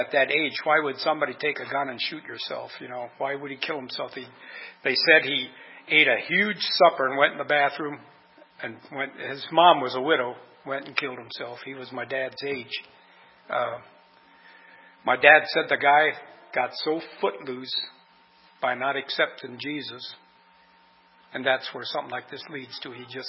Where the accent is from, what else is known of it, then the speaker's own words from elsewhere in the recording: Bremen, Indiana, United States; born there; I was born over in Bremen, Indiana.